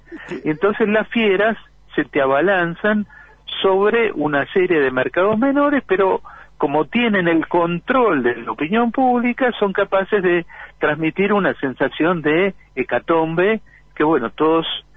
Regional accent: Argentina; yo, como patriota argentino, estoy a favor de la solvencia fiscal.

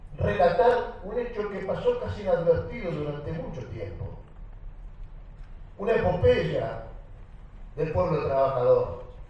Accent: Argentina; lo que realmente nos llena de orgullo como trabajadores argentinos

